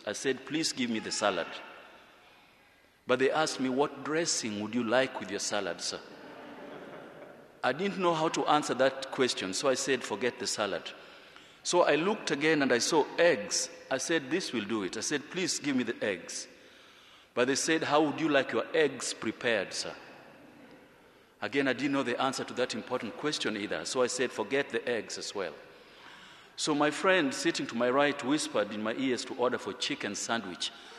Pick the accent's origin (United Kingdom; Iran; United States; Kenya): Kenya; English is a second language; I come from Kenya, and I like to share with you first my experience arriving in your country for the first time.